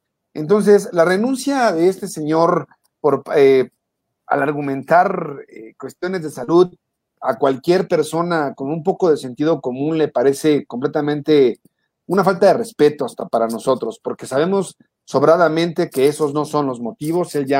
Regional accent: Mexico; vaticinaba una fuerte crisis para nosotros como mexicanos

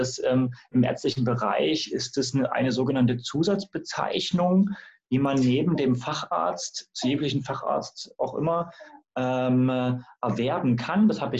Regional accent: Dresden, Saxony, Germany; also born or lived in Rostock; now in Berlin, Germany; ich stamme ursprünglich aus Dresden und habe da auch studiert. Und bin dann so über die Wege Rostock 2015 nach Berlin gekommen.

